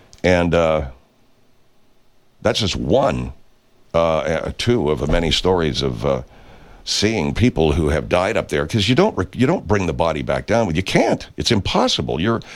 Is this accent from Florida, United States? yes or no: no; California, United States; I come from Southern California. That means only one thing. You hate San Francisco sports teams.